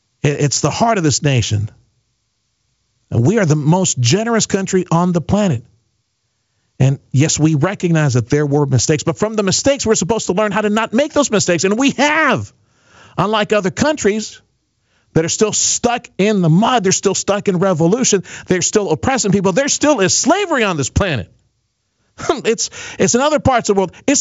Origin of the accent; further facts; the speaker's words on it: Mexico; now in United States; I grew up in Mexico and I live just north of Mexico.